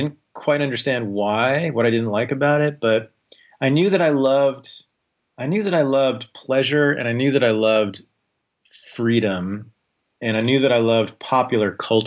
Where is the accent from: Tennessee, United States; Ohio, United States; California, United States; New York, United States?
California, United States; Berkeley; I was born in Berkeley, California, grew up there in the 70s and 80s.